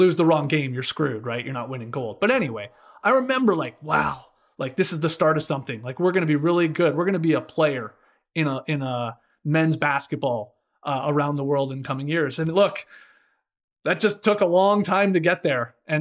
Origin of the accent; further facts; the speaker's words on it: Canada; This is like what myself as a Canadian have been dreaming about for like 25 years.